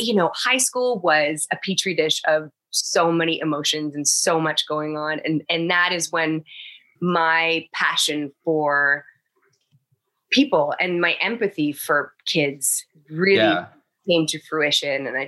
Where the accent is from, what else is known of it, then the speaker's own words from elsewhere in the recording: Canada; also born or lived in Toronto; I grew up in Canada.